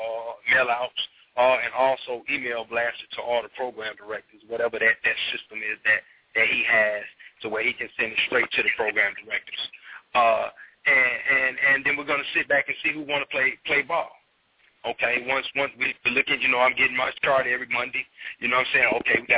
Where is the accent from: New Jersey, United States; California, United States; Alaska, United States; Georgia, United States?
Georgia, United States; Columbus; Columbus, Georgia.